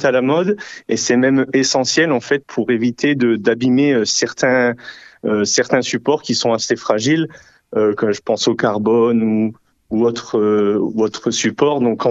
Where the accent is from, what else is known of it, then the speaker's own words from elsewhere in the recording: Fourmies, Hauts-de-France, France; j'étais dans la Marne pendant plus de 11 ans et j'ai décidé, en fait, pour me rapprocher de la famille, de revenir à mes origines, car je suis originaire de Fourmi.